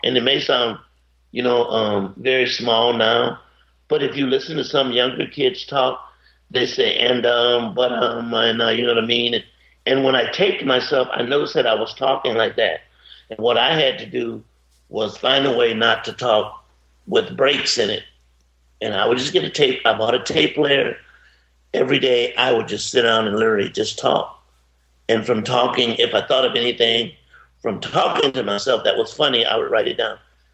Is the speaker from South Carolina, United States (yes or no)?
yes; Columbia, South Carolina, United States; I grew up in Columbia, South Carolina. Actually, I grew up in two areas. My father was in the service for a while, and while my father was in the service, we traveled, and then we settled in Columbia, South Carolina.